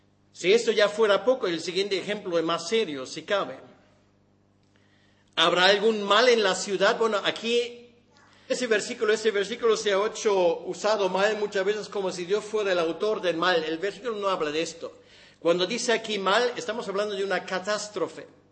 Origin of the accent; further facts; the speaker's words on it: Germany; en mi pueblo, en todos los pueblos y ciudades en Alemania